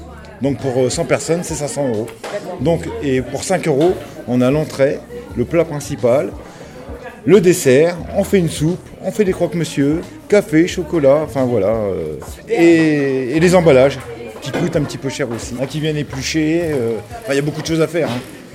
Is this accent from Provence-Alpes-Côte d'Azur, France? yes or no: no; Vitry-le-François, Grand Est, France; Et moi, je suis de Vitry de François. Donc là, je viens à Reims spécialement.